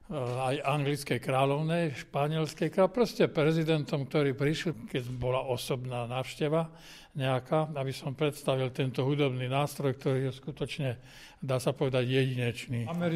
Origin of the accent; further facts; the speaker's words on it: Poltár, Banská Bystrica Region, Slovakia; Ja nie som z mesta, z Bratislavy, ale z Poltára, to je také malé okresné mestečko, ale predtým to bolo skôr taká ako po česky vesnica.